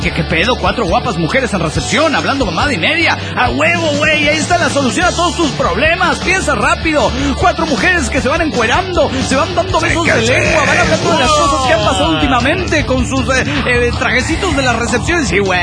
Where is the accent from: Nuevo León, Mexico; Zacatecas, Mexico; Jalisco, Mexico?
Zacatecas, Mexico; de Zacatecas.